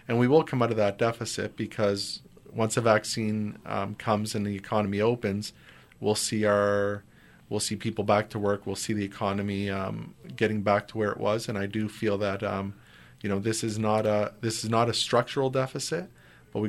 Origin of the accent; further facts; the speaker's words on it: Nova Scotia, Canada; born there; even though I was born in Nova Scotia.